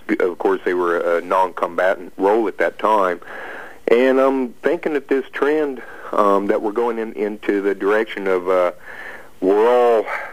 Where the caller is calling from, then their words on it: Illinois, United States; I'm in the Springfield area.